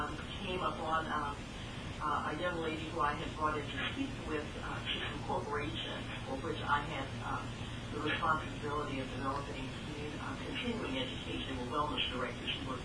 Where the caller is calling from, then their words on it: Cincinnati, Ohio, United States; I'm calling from Cincinnati, Ohio.